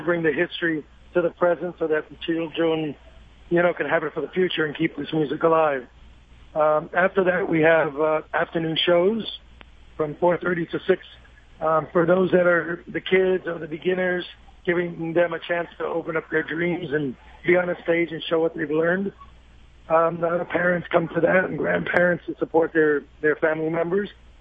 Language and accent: English; New York City, New York, United States; Being born and raised in Brooklyn in New York, I just wanted to be a New Yorker, or I just wanted to be Americanized.